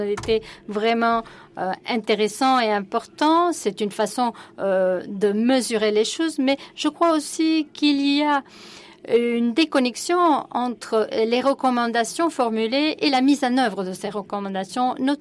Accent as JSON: {"language": "French", "country": "Australia", "said": "Je viens de l'Australie et je pense que c'est un changement"}